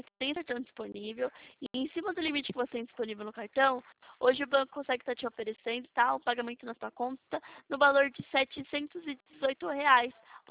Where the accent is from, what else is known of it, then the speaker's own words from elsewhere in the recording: São Paulo, Brazil; Isso, eu sou de São Paulo.